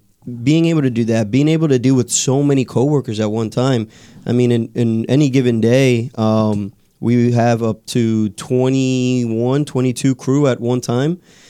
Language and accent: English; New Jersey, United States; born there; There we go. I was born in Jersey.